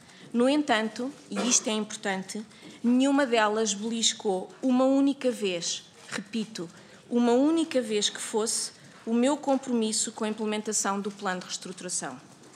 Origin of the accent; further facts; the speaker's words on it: Portugal; como portuguesa, ao serviço do meu país